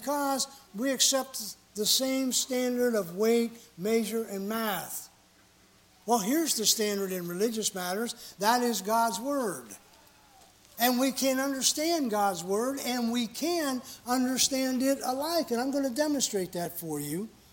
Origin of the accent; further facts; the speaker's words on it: West Virginia, United States; there was a sister there that somehow she was told that I was from West Virginia.